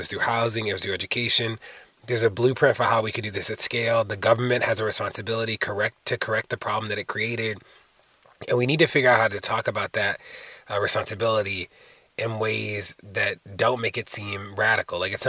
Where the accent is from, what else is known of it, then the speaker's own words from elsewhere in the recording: Baltimore, Maryland, United States; And, you know, the dental profession actually began in Baltimore, my hometown, and the place that I live in.